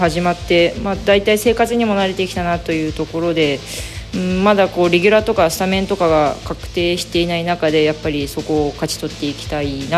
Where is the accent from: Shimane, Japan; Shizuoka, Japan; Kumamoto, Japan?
Shizuoka, Japan; Izu; 今22歳で、地元は静岡の伊豆になるんですが、大学は国士舘大学に通っていました。